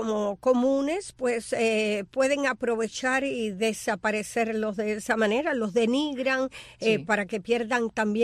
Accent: Cuba; mi pueblo cubano

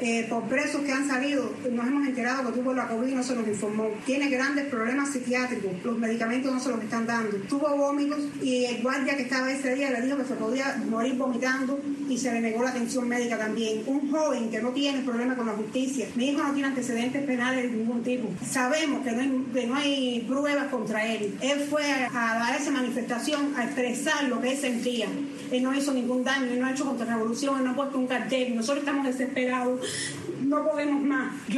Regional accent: Colón, Matanzas, Cuba; Somos del municipio de Colón, en la provincia de Matanzas.

